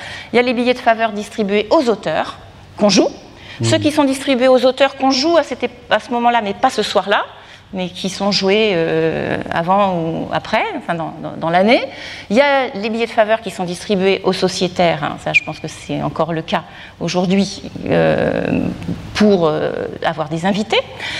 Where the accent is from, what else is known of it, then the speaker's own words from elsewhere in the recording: Normandy, France; comme on dirait chez nous en Normandie